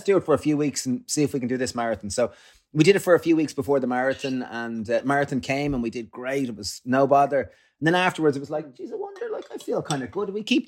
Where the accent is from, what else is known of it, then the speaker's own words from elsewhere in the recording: Greystones, Leinster, Ireland; So like, I guess growing up in Greystones, you were told, you know, you should get a job and maybe get a successful job and then buy a house and get married and then you'll be happy and then you're a good lad.